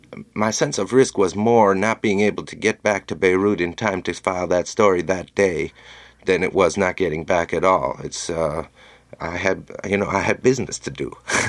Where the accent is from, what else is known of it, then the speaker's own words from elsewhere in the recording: United States; Growing up in America, I have been in more constant danger than I was anywhere in the Middle East.